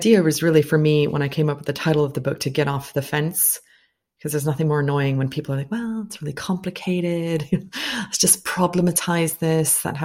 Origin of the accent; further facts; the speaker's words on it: United States; because I'm from the United States and Vietnam was an important conflict in my country's history.